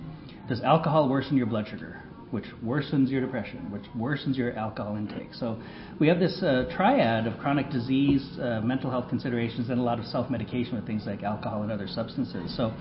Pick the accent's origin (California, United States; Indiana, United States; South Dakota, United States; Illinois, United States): South Dakota, United States; now in North Dakota, United States; So I'm originally from South Dakota, but I now work in North Dakota at North Dakota State University.